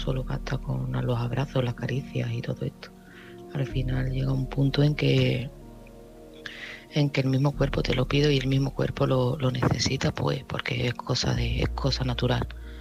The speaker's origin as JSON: {"language": "Spanish", "town": "Seville", "region": "Andalusia", "country": "Spain", "said": "de Sevilla"}